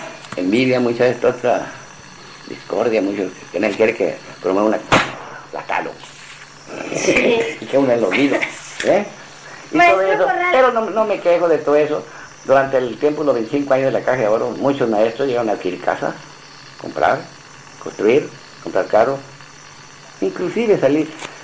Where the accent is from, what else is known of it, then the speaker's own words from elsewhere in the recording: Tepehuanes, Durango, Mexico; Tepehuanes. Y todas las casas son de adobe. Ahí no usaba el blog tan cemento, como en México.